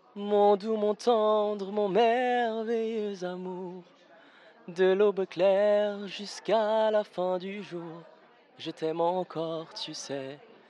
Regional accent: Lausanne, Vaud, Switzerland; moved away as an adult; now in Vietnam; Je suis acteur au Vietnam. Je suis né et j'ai grandi en Suisse, à Lausanne. Et là, ça fait 10 ans que je suis au Vietnam

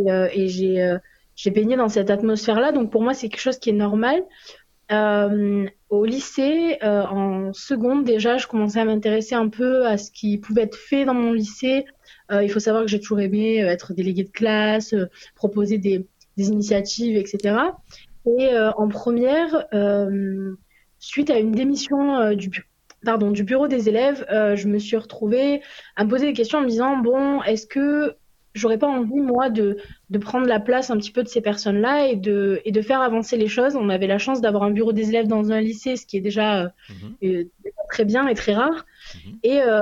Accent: Provence-Alpes-Côte d'Azur, France; now in Lyon, France; j'ai 22 ans. Je suis sudiste d'origine, mais lyonnaise d'adoption depuis 4 ans.

